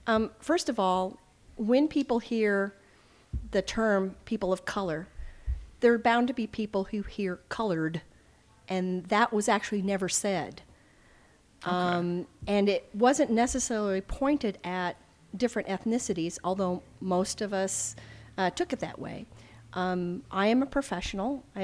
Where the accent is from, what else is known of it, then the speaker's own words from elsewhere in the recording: the South, United States; I grew up in a time when colored was used often, and I grew up in the South.